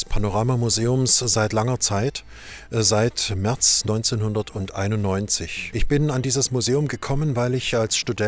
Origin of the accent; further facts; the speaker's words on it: Dresden, Saxony, Germany; Ich selbst bin gebürtiger Dresdner.